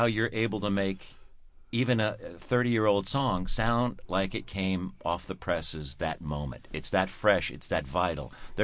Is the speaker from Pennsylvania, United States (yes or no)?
yes; Philadelphia, Pennsylvania, United States; I'm from Philly, so I'd have to say come to Philly for 20 nights, things like that.